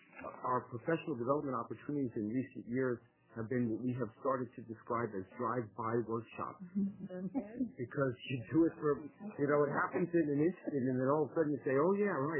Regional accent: Corvallis, Oregon, United States; from Corvallis.

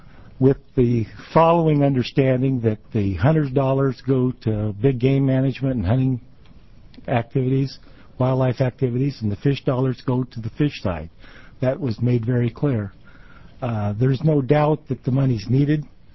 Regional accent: Medford, Oregon, United States; I'm from Medford, Oregon.

